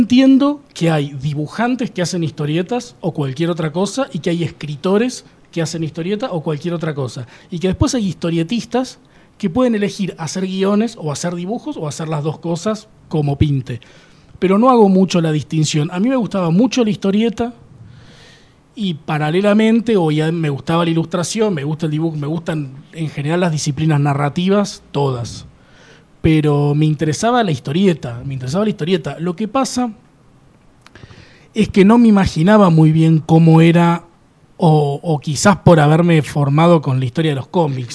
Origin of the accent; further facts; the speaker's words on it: Córdoba, Argentina; also born or lived in Villa Gesell; Pasé mi infancia en Córdoba, que es de donde soy, y mi adolescencia en Villa Gesell, para elegir lugares.